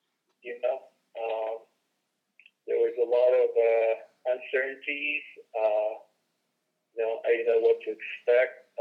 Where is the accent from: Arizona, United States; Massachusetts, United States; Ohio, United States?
Arizona, United States; Tuba City; But, you know, it kind of helped, you know, growing up in Tuba alone, though. You know, it's not like neighboring towns like Flagstaff or Page